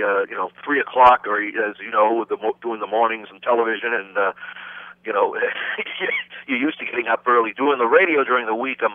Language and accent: English; Braintree, Massachusetts, United States; She used to live next to me, next to us when we grew up in Braintree